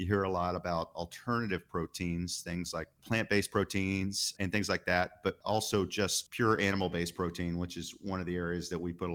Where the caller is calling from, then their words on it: Fort Worth, Texas, United States; I'm calling from our headquarters in Fort Worth, Texas.